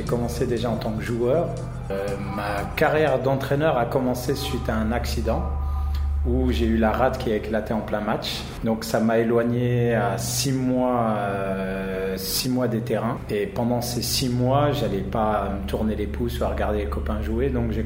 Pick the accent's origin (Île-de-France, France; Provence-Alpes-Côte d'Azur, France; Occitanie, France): Île-de-France, France; Mantes-la-Jolie; Moi j'ai grandi à Mantes-la-Jolie dans une cité